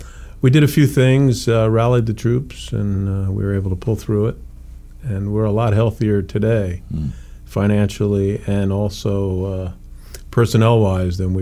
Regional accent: Asbury Park, New Jersey, United States; Born and raised in New Jersey.

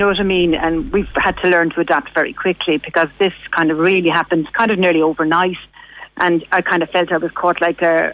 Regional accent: Cork, Munster, Ireland; now in Dublin, Ireland; Okay, well, I'm originally from Cork, but I'm living over half my life here in Dublin now.

